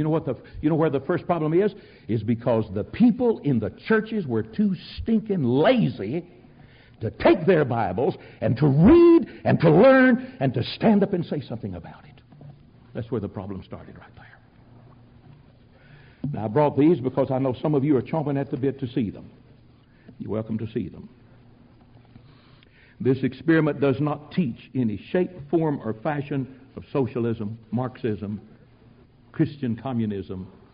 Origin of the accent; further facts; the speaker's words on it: United States; You're an American. Caught my accent. Yes.